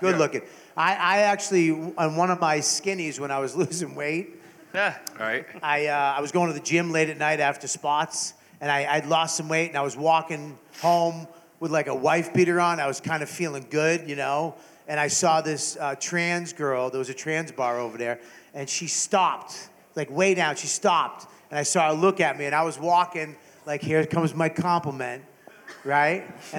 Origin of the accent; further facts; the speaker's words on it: Boston, Massachusetts, United States; It's weird to me because I grew up in Boston